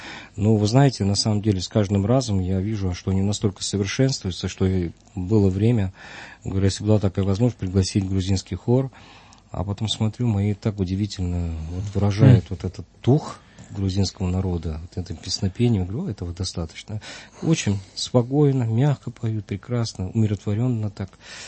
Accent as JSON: {"language": "Russian", "region": "Dagestan", "country": "Russia", "tie": "born or raised there", "said": "я сам родом из Дагестана, и Кавказ, и все гостеприимные"}